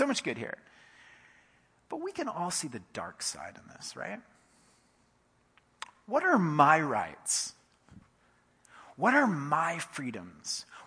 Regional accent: United States; But as an American, I grew up with something a little bit more extreme.

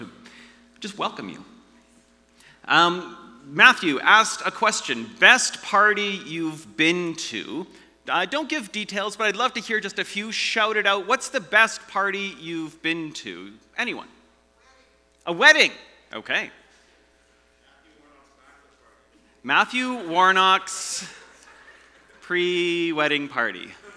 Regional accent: Edmonton, Alberta, Canada; I grew up in Edmonton, so this was at West Edmonton Mall.

